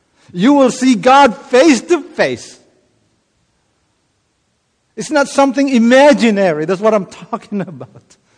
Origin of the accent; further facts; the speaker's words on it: Philippines; now in United States; I remember as a kid growing up in the Philippines, we didn't have much money